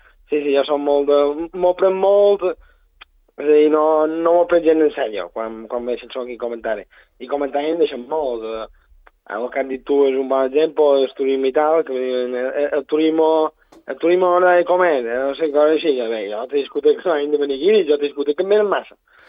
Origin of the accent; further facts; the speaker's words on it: Campanet, Balearic Islands, Spain; de Mallorca, sí, jo som del Campanet.